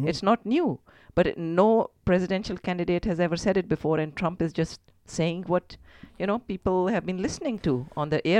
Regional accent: Pakistan; English is a second language; now in Fargo, United States; She says, no, but where are you originally from? So, of course, I had to say, Pakistan. And then she says, welcome. And I said, I laughed. I said, I've been here for 20 years, you know. I'm not new here

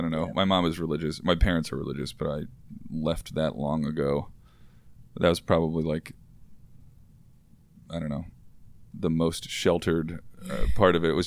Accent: Waldorf, Maryland, United States; also born or lived in Silver Spring; now in Baltimore, United States; I'm from Waldorf, and then I moved to Silver Spring after my parents got divorced. Okay. And then I went to UMBC, and I've been in Baltimore

